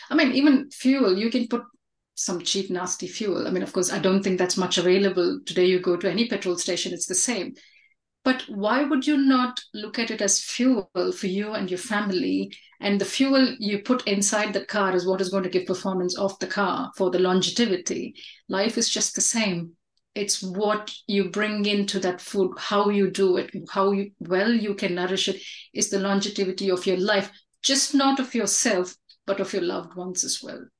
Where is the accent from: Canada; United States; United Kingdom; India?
India; I come from India and I teach